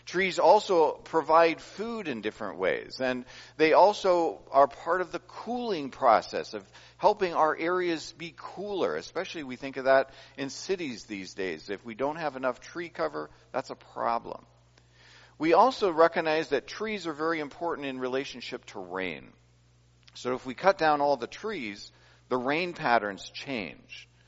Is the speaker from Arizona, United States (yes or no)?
no; Minnesota, United States; I grew up in Minnesota.